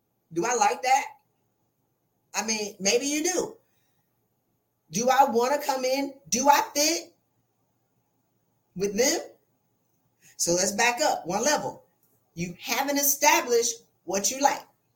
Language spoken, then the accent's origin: English; South Carolina, United States; I'm from South Carolina.